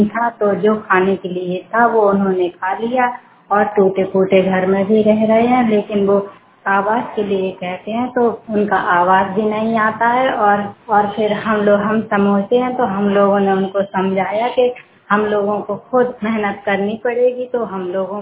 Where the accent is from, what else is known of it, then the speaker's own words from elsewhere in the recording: Mahoba, Uttar Pradesh, India; मैं महोबा जिला से हूँ।